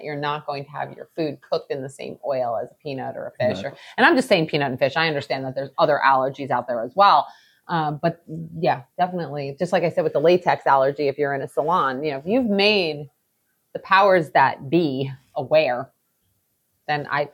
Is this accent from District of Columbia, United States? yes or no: no; Long Island, New York, United States; I hate fish, which is weird because I'm from Long Island, but I can't stand fish.